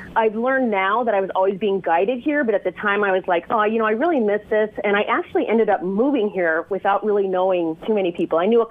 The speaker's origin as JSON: {"language": "English", "town": "Rapid City", "region": "South Dakota", "country": "United States", "tie": "born or raised there", "said": "Well, I actually grew up in South Dakota. Yeah, the Black Hills, that was my backyard. I grew up in Rapid City, South Dakota, and I'm a PK, a preacher's kid."}